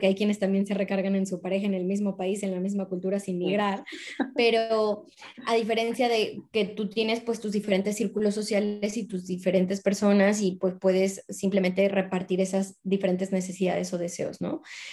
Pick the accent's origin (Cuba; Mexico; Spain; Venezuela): Mexico; yo soy mexicana, pero hablamos en inglés, es nuestro idioma común, ¿no? Neutral, un tercer idioma.